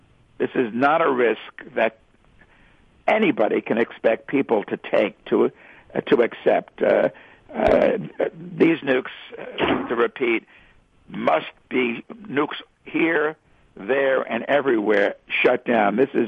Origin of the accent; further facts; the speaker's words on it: New York City, New York, United States; now in Long Island, United States; I live on Long Island, which is just to the east of New York City, and I'm from New York City